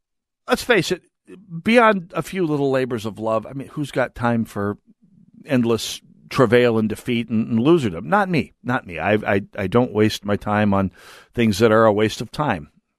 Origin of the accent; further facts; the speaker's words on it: North Dakota, United States; even the Vikings fans I grew up amongst in North Dakota, which used to be even more psychotic than the ones in Minnesota